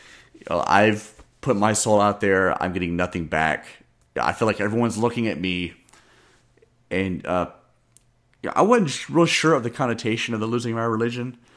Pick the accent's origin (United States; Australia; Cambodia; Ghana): United States; Kentucky; I grew up in Kentucky.